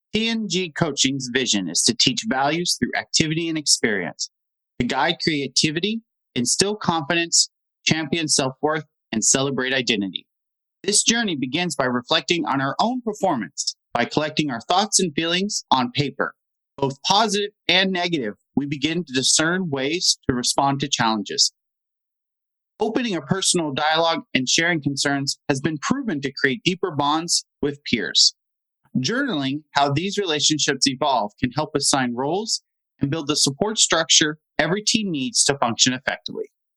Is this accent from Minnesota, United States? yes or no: no; Kansas, United States; also born or lived in Dallas; I'm from originally Kansas, but I lived a lot in Dallas. And my adopted family was there.